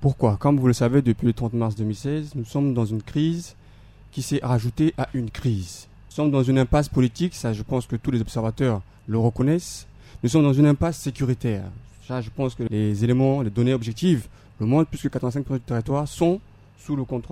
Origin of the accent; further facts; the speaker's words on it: Central African Republic; Nous sommes des Centrafricains, nous avons le droit de participer activement à la vie de notre société.